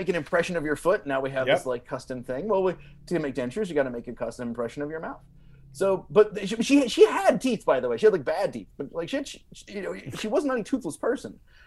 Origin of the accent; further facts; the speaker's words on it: the South, United States; And so I'm from the South, people are often a little skeptical.